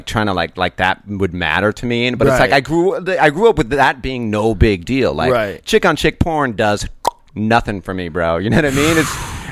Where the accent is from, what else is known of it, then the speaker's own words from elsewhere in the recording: Indiana, United States; Northwest Indiana, right on Lake Michigan City, like 20 minutes outside Chicago.